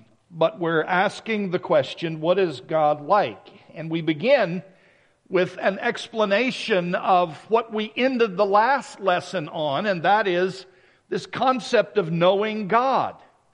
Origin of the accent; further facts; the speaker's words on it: South Carolina, United States; now in Edmonton, Canada; I was raised in South Carolina in the States.